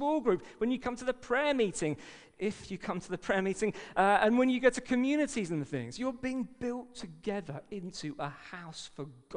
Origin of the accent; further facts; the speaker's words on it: England, United Kingdom; As particularly English people, you don't invite yourself round.